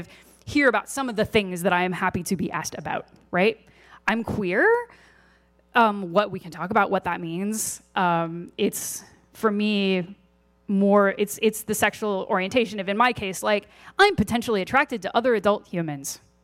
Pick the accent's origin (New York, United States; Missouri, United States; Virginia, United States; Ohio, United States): Missouri, United States; I'm originally from Missouri, from a very conservative and religious family. Most of my family are Missouri Synod Lutherans.